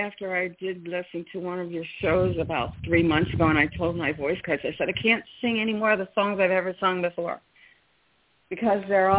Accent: Cincinnati, Ohio, United States; That's my style of music. I'm from Cincinnati, Ohio

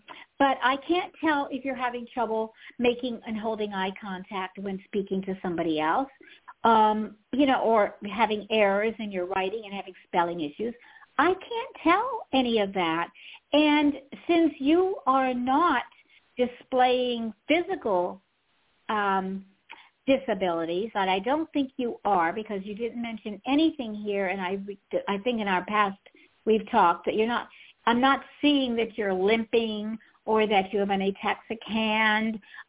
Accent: Pittsburgh, Pennsylvania, United States; I know, and I'm from Pittsburgh. I should not be getting that name wrong.

